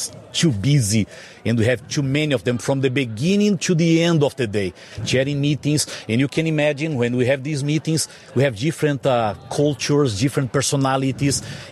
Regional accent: Brazil; English is a second language; moved away as an adult; now in United States; Well, I mentioned at the beginning, I came from Brazil.

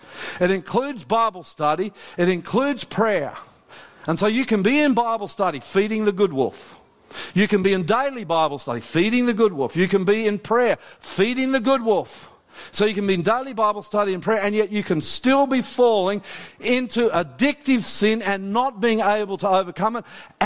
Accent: New Zealand; now in Australia; I grew up playing rugby union in New Zealand. Then I came to Australia and switched to rugby league. I'm Australian, by the way, not New Zealander.

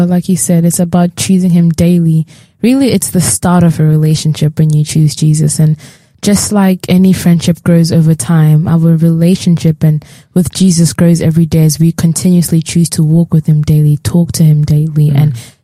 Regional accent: England, United Kingdom; born there; I was born in England, everyone, and it's some news to him.

